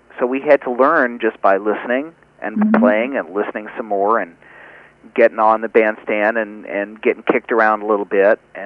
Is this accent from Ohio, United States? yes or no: yes; Cincinnati, Ohio, United States; Yeah, I'm a Midwesterner. I'm from Cincinnati, and Oscar has lived there for many years.